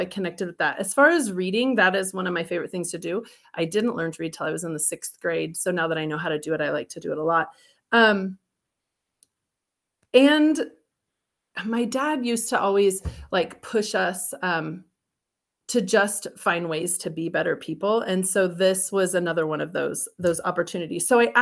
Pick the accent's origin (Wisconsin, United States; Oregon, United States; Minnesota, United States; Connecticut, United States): Oregon, United States; Salem; born there; Well, I was born in Salem, yeah. But my dad was a Marine, so I traveled the world. I've lived everywhere.